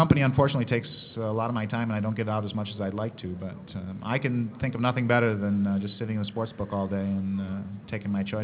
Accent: Glens Falls, New York, United States; Oh, well, I am from New York State, like Howard's from Brooklyn, in a small town called near Saratoga called Glens Falls, and I got hooked at Saratoga

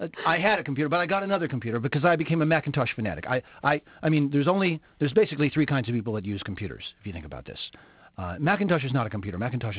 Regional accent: California, United States; You know, I'm from California. We're in California, everyone's psychic.

